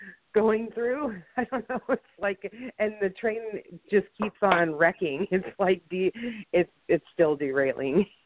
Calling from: Pasco, Washington, United States; I'm from Pasco, Washington.

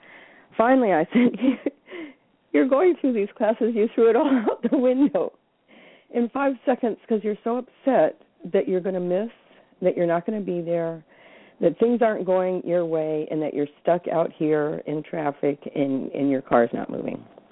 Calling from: Sebring, Florida, United States; And I'm in Sebring, Florida.

